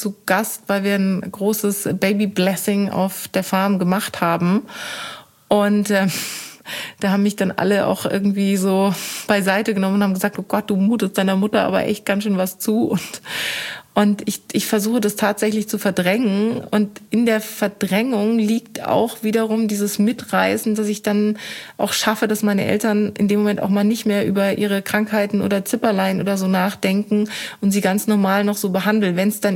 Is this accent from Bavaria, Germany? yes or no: yes; Würzburg, Bavaria, Germany; born there; Ich bin selber Bayerin, das wissen vielleicht auch die wenigsten. Also ich bin auch in Bayern geboren. Schlussendlich liegt Würzburg ja in Bayern.